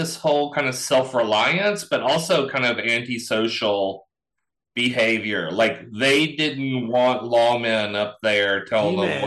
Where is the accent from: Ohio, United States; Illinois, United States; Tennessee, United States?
Tennessee, United States; Nashville; I'm from Tennessee and I know some of these people, is, you know, hillbillies. And you look at hillbillies and, you know, growing up in Nashville